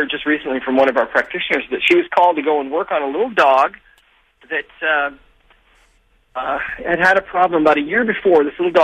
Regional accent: Montana, United States; I grew up in Montana, and we had a ranch. We had 50 head of horses.

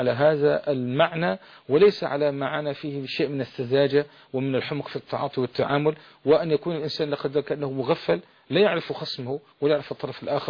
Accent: Lebanon; كما قيل عندنا في لبنان

